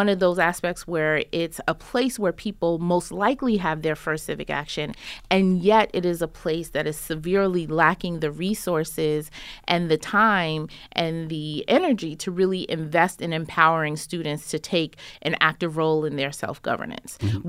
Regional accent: New York City, New York, United States; I grew up in Rosedale, Queens, and taught that in school through after-school programs, but also in church.

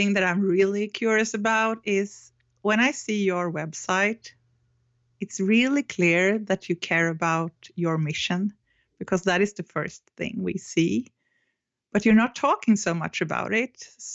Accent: Stockholm, Stockholm County, Sweden; I'm from Stockholm, Sweden. I'm 46 years old

